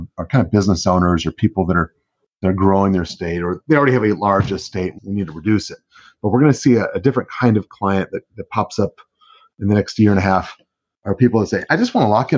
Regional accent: Arizona, United States; I grew up in Arizona, moved back here in 15.

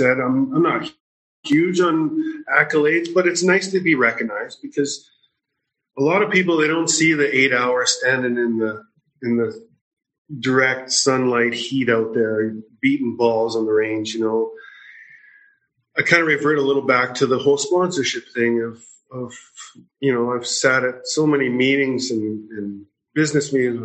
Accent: Fort McMurray, Alberta, Canada; I know growing up in Fort McMurray, obviously my career didn't really take off much after that, but going back and playing events, you know, just the amount of support in that small town

